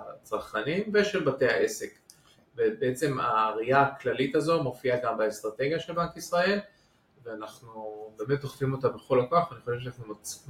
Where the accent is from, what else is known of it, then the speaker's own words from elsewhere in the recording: United States; אני גדלתי בארצות הברית, הייתי פעם עורך דין.